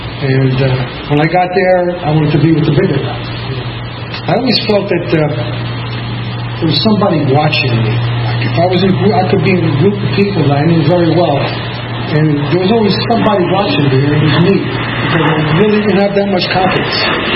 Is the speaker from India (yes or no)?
no; Bronx, New York, United States; born there; If you can't tell, I was born in the Bronx. I was an only child.